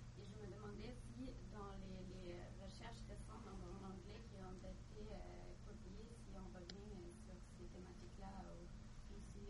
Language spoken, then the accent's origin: French; Germany; je suis allemande